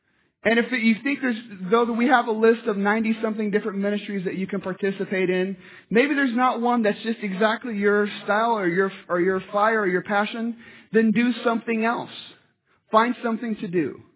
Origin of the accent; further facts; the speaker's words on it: United States; My preacher, when I was growing up in Washington, he must have every 2 months referred to the TV show Cheers